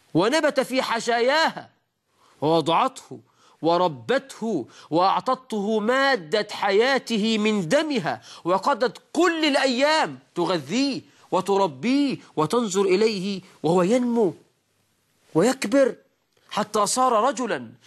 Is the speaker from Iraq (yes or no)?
no; Egypt; ده مثل عندنا في مصر.